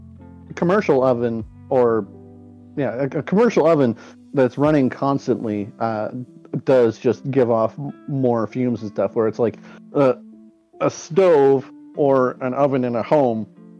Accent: Canada; because we're Canadian with the metric system

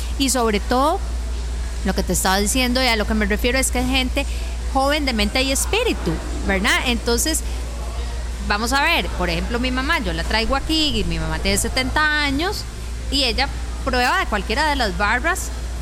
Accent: Costa Rica; nosotros como costarricenses seguimos manteniendo ese gusto por la comida tradicional

